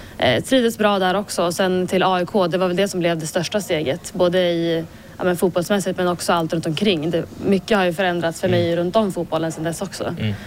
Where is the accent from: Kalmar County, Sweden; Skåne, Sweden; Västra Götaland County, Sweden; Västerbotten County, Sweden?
Västerbotten County, Sweden; Skellefteå; Morön i Elitettan som också ligger i Skellefteå, där jag är från.